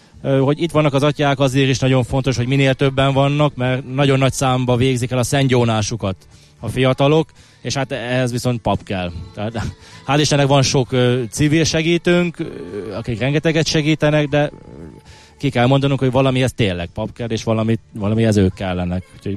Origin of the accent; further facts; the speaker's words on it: Jász-Nagykun-Szolnok, Hungary; Hát én Szolnok megyei vagyok